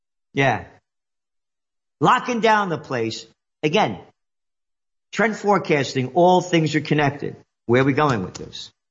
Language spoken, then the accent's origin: English; New York City, New York, United States; born there; I'm a New Yorker. Got it? … born in the Bronx. I know New York.